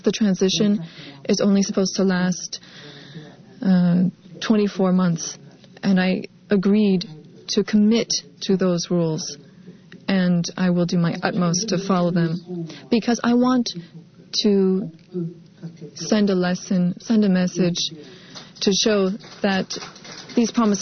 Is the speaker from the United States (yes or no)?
no; Burkina Faso; I'm from Burkina Faso, which is also another country in difficulty.